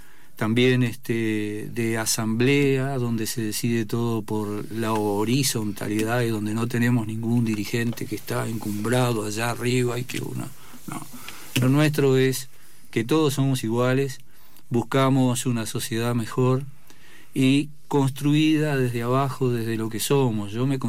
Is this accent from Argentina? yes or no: no; Uruguay; yo soy rioplatense, soy oriental, soy uruguayo